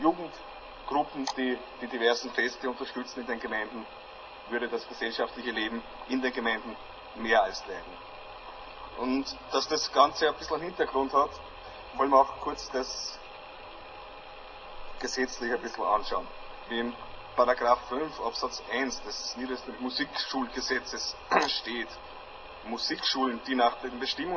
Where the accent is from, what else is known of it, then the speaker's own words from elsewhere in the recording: Blindenmarkt, Lower Austria, Austria; dann ist man als Blindenmarkter, wo ich herkomme, natürlich ganz besonders stolz.